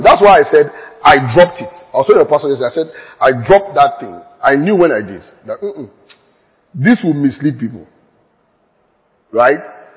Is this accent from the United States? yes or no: no; Nigeria; Maybe I should take out the word many because I'm just a Nigerian.